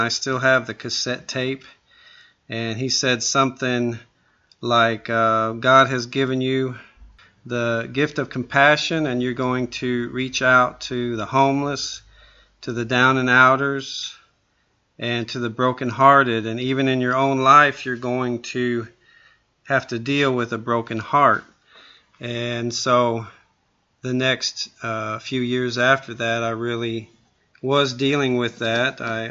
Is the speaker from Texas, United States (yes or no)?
yes; Georgetown, Texas, United States; I'm from Georgetown, Texas.